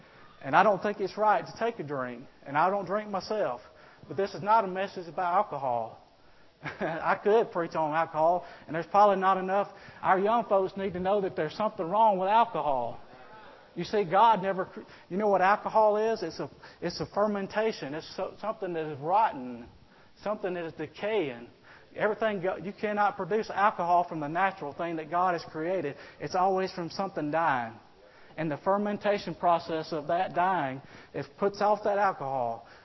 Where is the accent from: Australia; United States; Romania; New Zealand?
United States; Roanoke, Alabama; I never went into a Walmart and saw any beer in my hometown of Roanoke, Alabama.